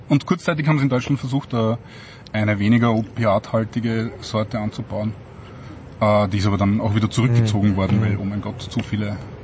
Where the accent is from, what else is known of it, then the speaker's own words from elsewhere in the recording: Austria; Was man bei uns in Österreich wahrscheinlich kennt, ist der Graumohn